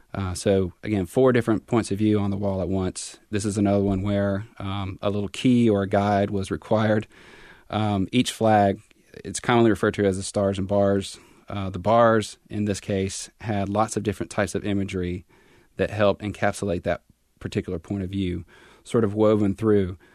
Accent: South Carolina, United States; My experience was South Carolina. I grew up in South Carolina.

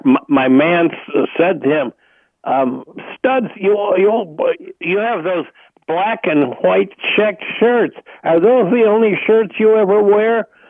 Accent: Chicago, Illinois, United States; Well, I grew up in the Chicago area, and I went to school in the Chicago area at Northwestern University

